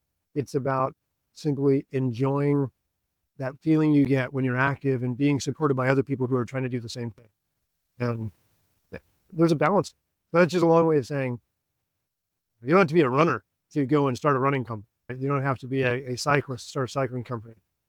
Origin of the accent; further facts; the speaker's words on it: Reno, Nevada, United States; So I grew up in Reno, Nevada. And if you grew up in Reno, it's a pretty fun place if you enjoy the outdoors